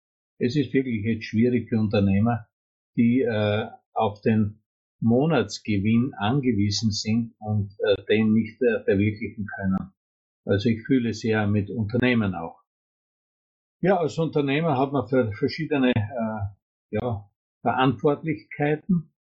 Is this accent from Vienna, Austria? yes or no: no; Styria, Austria; ich komme aus der Südoststeiermark, aus Österreich, und dort bin ich als Pensionist tätig.